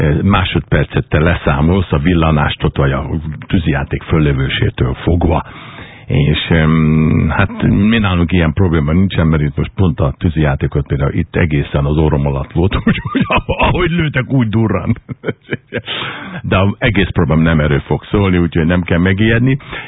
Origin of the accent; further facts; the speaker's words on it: Budapest, Hungary; emlékszem gyerekkoromra, hogy mi föllaktunk a Rózsadom teljes tetején, oda születtem